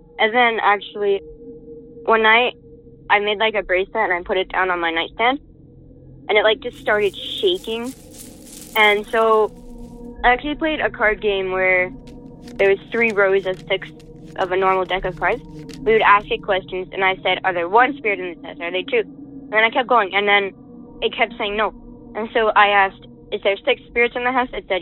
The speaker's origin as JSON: {"language": "English", "country": "Canada", "said": "from Canada"}